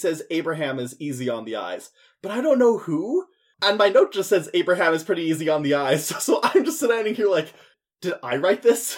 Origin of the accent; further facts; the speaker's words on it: Nashville, Tennessee, United States; I don't think I ever listened to this song all the way through because I'm from Nashville.